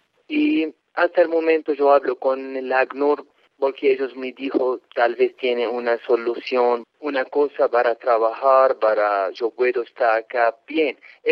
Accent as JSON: {"language": "Spanish", "country": "Syria", "second_language": "Spanish", "moved": "as an adult", "lives_now": "Colombia", "said": "mi país es Siria. Mi país tiene una guerra muy, muy grande."}